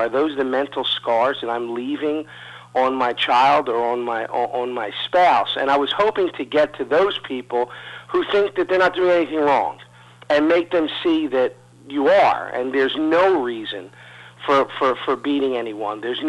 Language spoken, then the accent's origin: English; Philadelphia, Pennsylvania, United States; different people I met growing up in South Philly, I just put this character together.